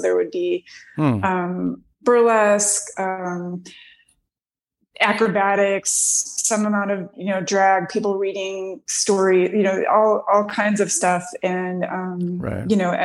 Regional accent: Detroit, Michigan, United States; moved away as an adult; now in Olympia, United States; I mean, I grew up in Detroit, but moved to Olympia, Washington when I was 19.

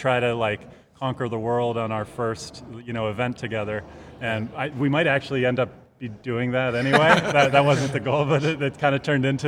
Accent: Pittsburgh, Pennsylvania, United States; And I grew up in Pittsburgh, so I was at that event when I was in high school.

